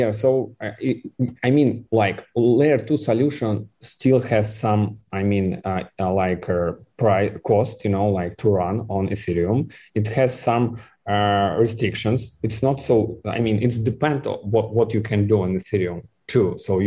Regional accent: Kaliningrad, Kaliningrad Oblast, Russia; English is a second language; You know, I am a boy from Kaliningrad.

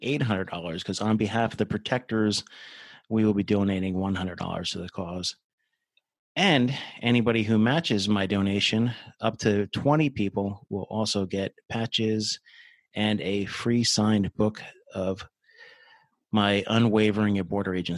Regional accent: New Jersey, United States; You know, I'm a kid from New Jersey, and the closest I came to California was spring break once.

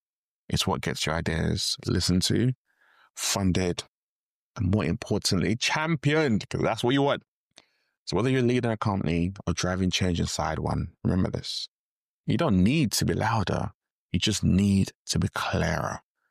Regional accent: Nigeria; Yeah, I'm Nigerian, it happens.

